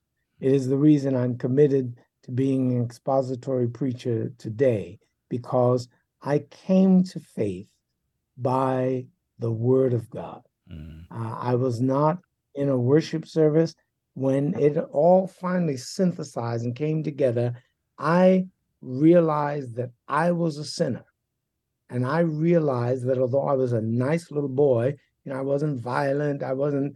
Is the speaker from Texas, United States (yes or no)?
no; Bronx, New York, United States; also born or lived in Manhattan; I grew up in the Bronx, New York, born in Manhattan, but when I was a toddler, we moved to a housing project in the Bronx, New York, and there I spent my formative years.